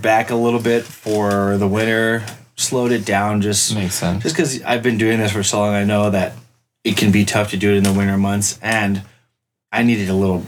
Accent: Phoenix, Arizona, United States; born there; also born or lived in El Paso / Austin; Yeah, before that I was in Arizona. I was born in Phoenix, Arizona. Lived in El Paso for a while. Moved out of there. Went to Austin.

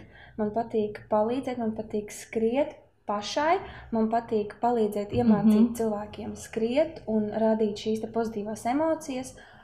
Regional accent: Latgale, Latvia; es esmu meitene no Latgales, kas jau ir sieva, trenere, pasniedzēja un sportista vienā

